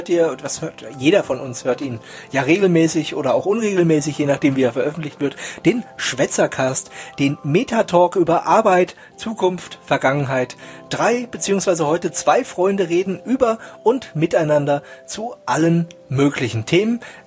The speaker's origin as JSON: {"language": "German", "region": "East Germany", "country": "Germany", "said": "weil ich komme in Wirklichkeit komme ich aus dem Osten."}